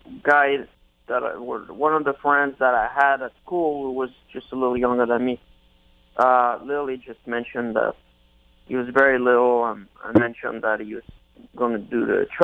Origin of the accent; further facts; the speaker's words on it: Lyon, Auvergne-Rhône-Alpes, France; I'm from Lyon, just a little bit outside Lyon as well.